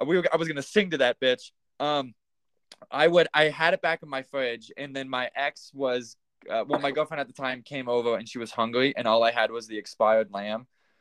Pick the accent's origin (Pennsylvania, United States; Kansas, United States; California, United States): Kansas, United States; well, back in Kansas, I'm from Kansas.